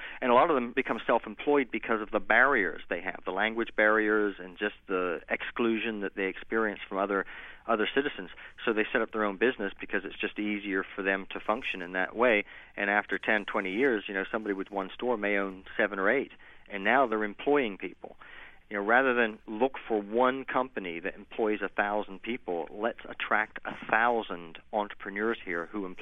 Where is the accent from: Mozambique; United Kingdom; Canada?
United Kingdom; England; moved away as an adult; now in United States; I myself grew up in England. I was born in the States, but when I came over here at the age of 21, I came over with a suitcase, a backpack, and $600.